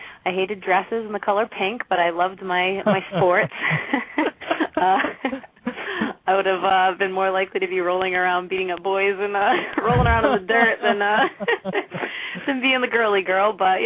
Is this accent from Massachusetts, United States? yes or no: yes; Fall River, Massachusetts, United States; Like you mentioned, I'm from Fall River, Massachusetts, and I was raised here. We're a small city that really played a big influence in how I developed, I guess you could say.